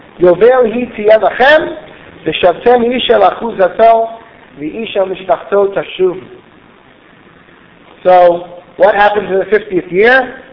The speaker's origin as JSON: {"language": "English", "country": "United States", "tie": "born or raised there", "said": "I grew up in America, and that was seen as the great, you know, the greatest thing in the world."}